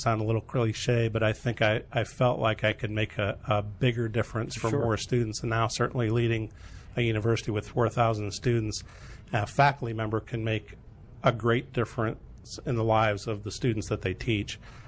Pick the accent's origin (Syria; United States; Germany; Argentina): United States; St. Louis, Missouri; I grew up in beautiful St. Louis, Missouri.